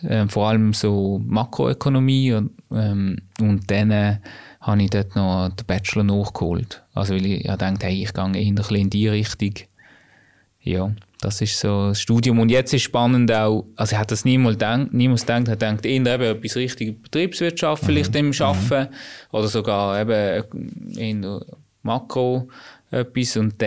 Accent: Basel, Basel-Stadt, Switzerland; born there; Geboren in Basel, im Gellert-Quartier.

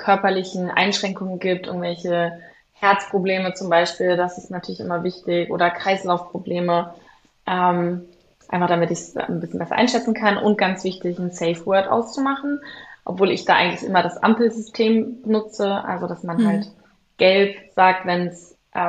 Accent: Berlin, Germany; Ich bin während Corona und kurz vor Corona bin ich zurück nach Berlin gezogen in meine Heimatstadt.

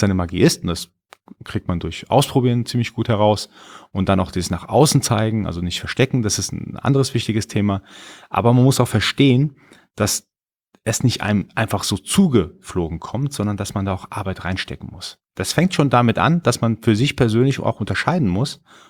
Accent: Iran; born there; first language Persian; German is a second language; ich bin gebürtiger Iraner, ich spreche Farsi, also Persisch.

